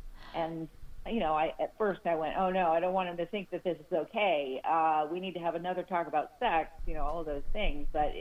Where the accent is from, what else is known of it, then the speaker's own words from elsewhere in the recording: Hollywood, California, United States; I grew up in around Hollywood, so I was around a lot of movie people and things like